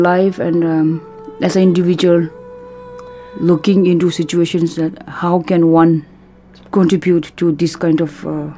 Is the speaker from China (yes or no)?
yes; Tibet, China; how I came from Tibet, after meeting my father for 4.5 hours after 27 years, not seeing my own mother at all, living very far from your family and friends